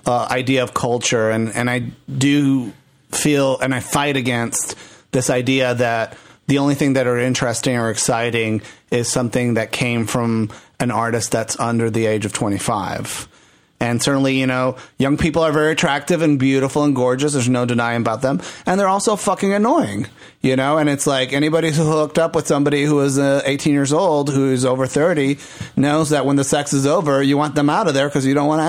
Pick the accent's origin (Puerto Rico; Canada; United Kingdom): Puerto Rico; now in United States; I come from Puerto Rico.